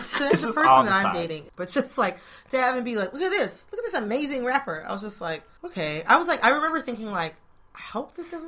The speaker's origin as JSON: {"language": "English", "town": "Detroit", "region": "Michigan", "country": "United States", "tie": "born or raised there", "said": "because we had something similar and I was growing up in the Detroit area."}